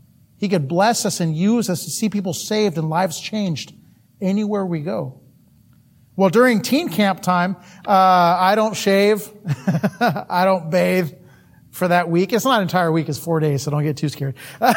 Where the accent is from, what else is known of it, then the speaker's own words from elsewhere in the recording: Napa, California, United States; Now I'm not a cowboy. I'm from Napa, California.